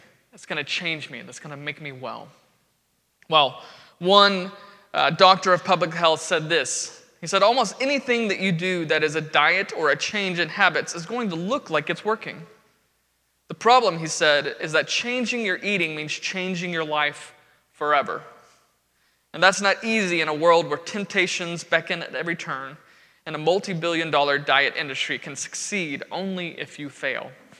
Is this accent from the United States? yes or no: yes; Arlington, Texas, United States; I grew up in Arlington, just down the road from here.